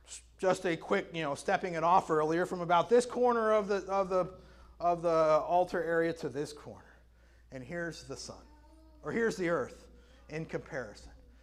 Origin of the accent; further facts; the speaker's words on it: Houston, Texas, United States; You know, growing up in Houston, I loved taking those kind of days with the family to go down to the Johnson Space Center.